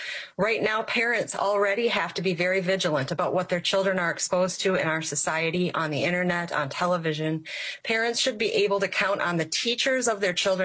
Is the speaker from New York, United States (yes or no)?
no; Minnesota, United States; I am from Minnesota District 18A.